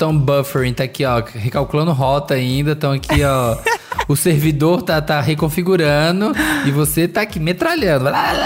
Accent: Minas Gerais, Brazil; eu como mineiro

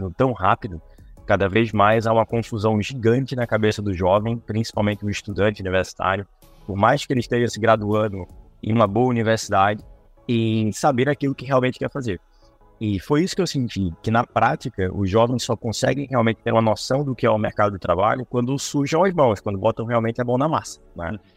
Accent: Recife, Pernambuco, Brazil; also born or lived in Lisbon, Portugal; Eu, sendo recifense, ainda morava muito tempo na Europa, né? Morei uns 8 anos em Lisboa, agora voltando para casa.

